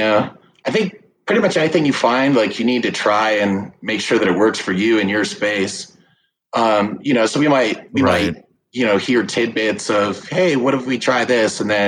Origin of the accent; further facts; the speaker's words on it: Cleveland, Ohio, United States; moved away as an adult; So I grew up in Cleveland, Ohio. Just really wanted to explore the marijuana industry. So I moved out to Colorado in 2015